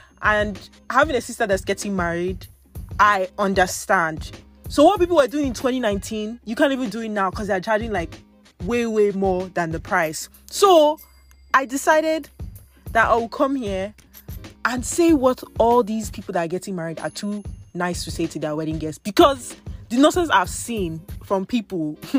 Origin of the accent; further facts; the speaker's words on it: Nigeria; and I'm Nigerian, so I'll speak on Nigerians